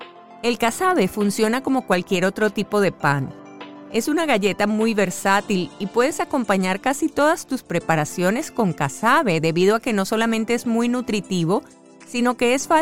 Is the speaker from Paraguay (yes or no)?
no; Venezuela; es un tubérculo que para nosotros en Venezuela es el acompañante que nunca falta en una parrilla o en un asado